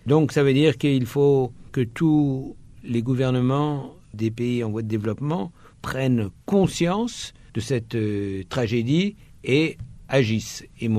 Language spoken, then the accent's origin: French; France; Vous prenez l'exemple de la France, je suis français.